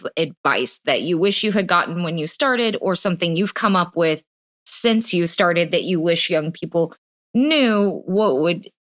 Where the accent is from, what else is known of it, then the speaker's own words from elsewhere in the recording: Texas, United States; Just like having that, you know, mashed potatoes and gravy kind of, because I'm from Texas.